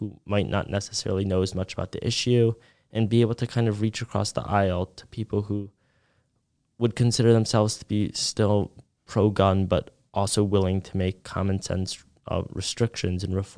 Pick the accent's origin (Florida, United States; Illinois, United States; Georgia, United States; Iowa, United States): Illinois, United States; Chicago; now in Nashville, United States; because I'm from Chicago and I kind of like the Midwest and the North and like being in a bigger city.